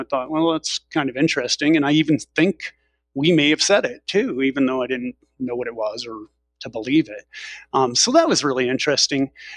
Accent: New Haven, Connecticut, United States; And then we moved from West Haven to New Haven, and my father bought a house without telling my mother. He bought a house in New Haven, Connecticut, about 3 miles from Yale University.

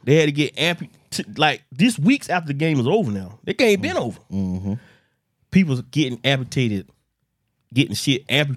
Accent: Florida, United States; Not just for me, just because I'm from Florida.

